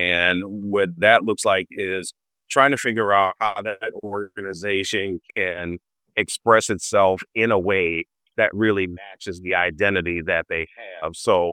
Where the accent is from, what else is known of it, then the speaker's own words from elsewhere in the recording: New Orleans, Louisiana, United States; Oh, yeah. I grew up walking distance from the French Quarter.